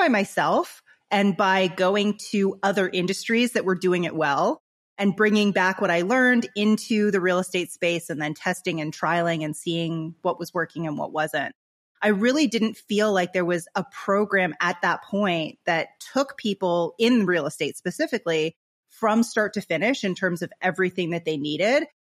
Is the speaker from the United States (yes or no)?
no; Canada; now in Bahamas; I had a very cute little accent when I was about four. Lost it very quickly though. I'm actually from Canada. So Americans think I sound like I'm from Minnesota.